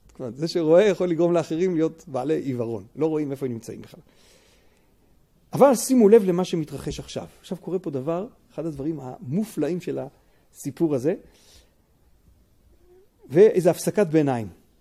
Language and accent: Hebrew; Bnei Darom, Southern District, Israel; וגדלתי בבני דרום מושב